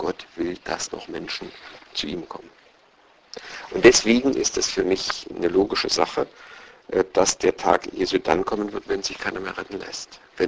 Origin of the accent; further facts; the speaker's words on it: East Germany, Germany; Ich komme ja aus der DDR-Zeit, wo Riesenhoffnungen waren und wo mit der Wende sich eigentlich jeder erhofft hat, es wird jetzt besser